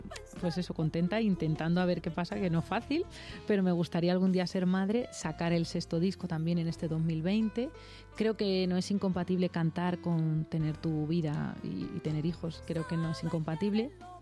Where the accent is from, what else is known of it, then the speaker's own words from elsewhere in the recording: Toledo, Castilla-La Mancha, Spain; born there; Yo nací en Toledo